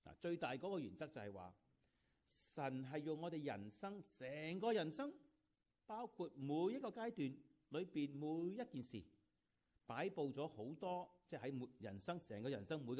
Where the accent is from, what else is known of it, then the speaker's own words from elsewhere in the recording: Hong Kong; born there; 我喺1951年香港出世